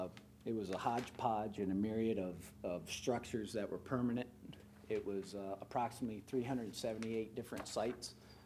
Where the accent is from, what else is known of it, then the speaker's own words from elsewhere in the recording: Berlin, Maryland, United States; I was born and raised here on the Eastern Shore. My mom actually was born and raised on a farm just about 2 miles from where we are tonight. And I currently live in Berlin, always was born in Berlin.